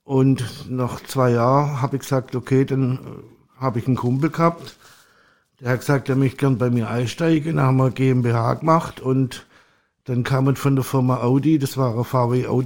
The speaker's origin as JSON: {"language": "German", "town": "Stuttgart", "region": "Baden-Württemberg", "country": "Germany", "said": "Also ich komme aus dem Raum Stuttgart"}